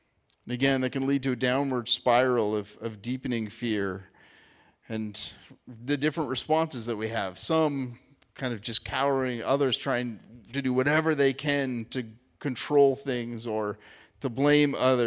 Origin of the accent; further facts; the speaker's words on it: United States; And I acknowledge this as American.